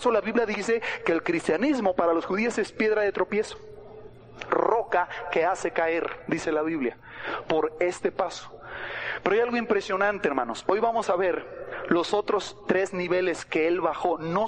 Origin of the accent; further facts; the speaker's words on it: Mexico; Somos buenos mexicanos, ¿no, hermanos?